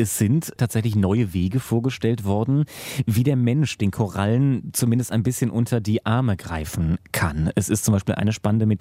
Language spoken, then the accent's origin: German; Bremen, Germany; das wusste ich vorher auch noch nicht so als Bremer